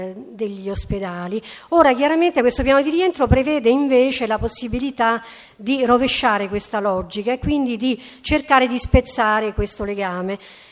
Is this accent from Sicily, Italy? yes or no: yes; Sicily, Italy; Certo, vengo dalla Sicilia, quindi è inevitabile che parlando della Sicilia